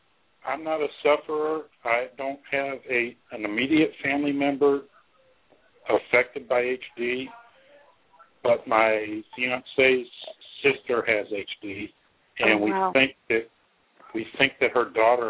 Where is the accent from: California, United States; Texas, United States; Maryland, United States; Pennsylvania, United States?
Texas, United States; Belton; I'm from Belton.